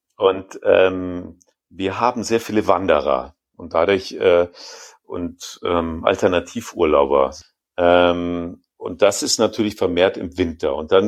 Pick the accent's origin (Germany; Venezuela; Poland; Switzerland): Germany; Inning am Ammersee, Bavaria; ich bin ja in Inning am Ammersee aufgewachsen